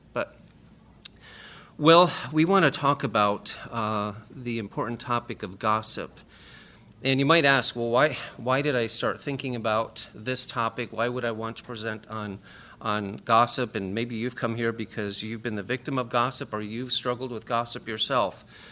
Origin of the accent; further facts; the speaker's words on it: Beavercreek, Ohio, United States; I'm from Beaver Creek, Ohio, which is 9 hours from here.